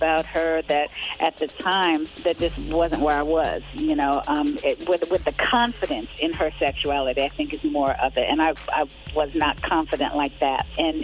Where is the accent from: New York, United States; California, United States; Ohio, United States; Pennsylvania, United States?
New York, United States; Harlem; And she knew that I was from Harlem.